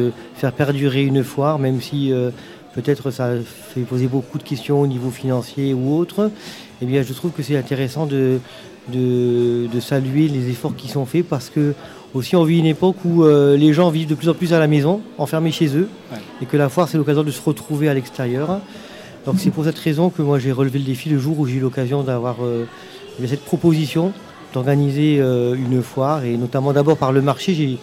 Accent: Grand Est, France; j'ai rencontré un stand alsacien, et je suis lorrain.

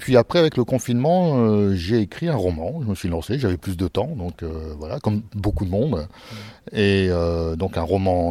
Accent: Hauts-de-France, France; born there; avant, je venais du Pas-de-Calais, j'étais né dans le Pas-de-Calais.

